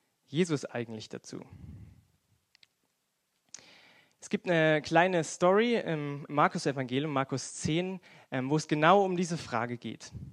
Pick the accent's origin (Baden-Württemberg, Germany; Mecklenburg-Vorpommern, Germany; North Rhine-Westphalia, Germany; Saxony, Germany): Saxony, Germany; Aue; ich komme aus dem Erzgebirge, aus der kleinen Stadt Aue.